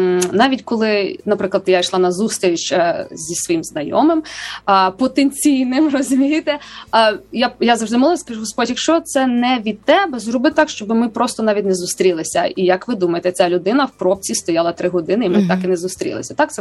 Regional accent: Lviv, Lviv Oblast, Ukraine; я сама зі Львова

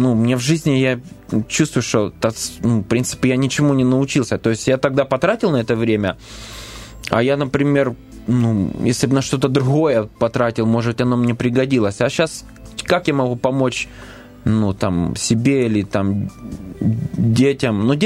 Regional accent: Donetsk, Donetsk Oblast, Ukraine; also born or lived in Crimea; Я человек из Донецка, и в Донецке свой менталитет, а в Крыму, где жил, немножко другой, более сдержанный, более интеллигентный менталитет.

